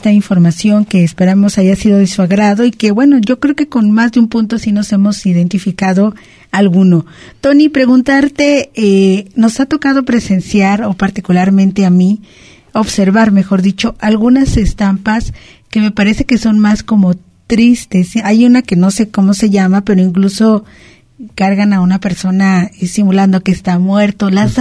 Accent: Mexico; a lo mejor porque somos mexicanos

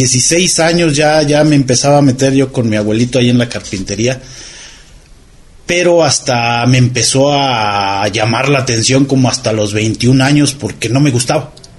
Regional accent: Toluca, State of Mexico, Mexico; Toda mi infancia la viví en Toluca, Estado de México

